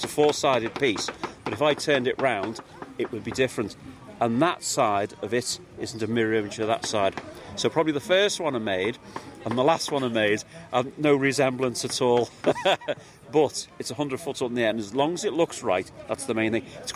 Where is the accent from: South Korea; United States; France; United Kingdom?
United Kingdom; Liverpool, North West England; I'm stone carver. I'm from Liverpool.